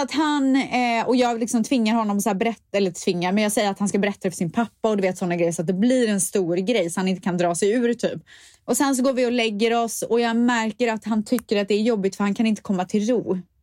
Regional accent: Borås, Västra Götaland County, Sweden; Ja, men jag är från Borås och där säger vi midsommar.

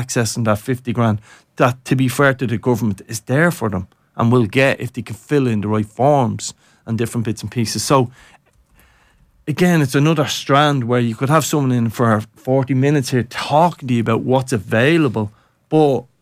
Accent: Ballymun, Leinster, Ireland; We'd still have social issues in my area. I grew up in Ballymun's in certain areas.

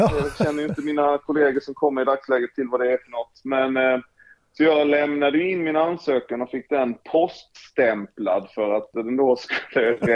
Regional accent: Halmstad, Halland County, Sweden; moved away as an adult; also born or lived in Trelleborg; Jag kommer ju från Gurkburkens hemstad Halmstad. Så att lite längre norrut, men fortfarande längs havet och på västkusten. Ja. Men ja, flyttade därifrån vid, vad kan jag vara, 22 års åldern.

